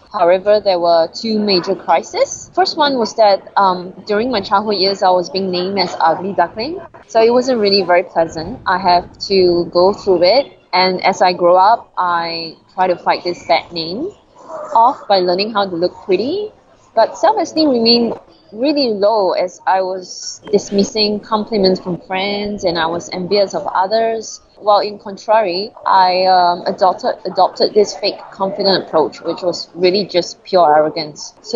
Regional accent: Singapore; also born or lived in London; I'm Singaporean Chinese. I've studied and worked in London for 6 years, and previously I have also lived in several cities as well.

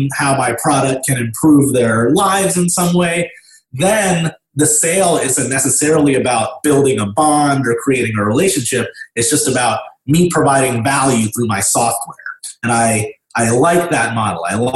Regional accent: Dayton, Ohio, United States; I grew up in Dayton, Ohio. Dayton is a city close to Cincinnati, southwest Ohio.

